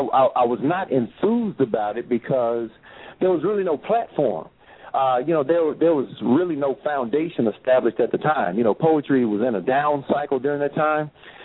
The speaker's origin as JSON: {"language": "English", "town": "Huntsville", "region": "Alabama", "country": "United States", "said": "Well, hey, physically, I hail from Huntsville, Alabama, representing Dirty Dirty."}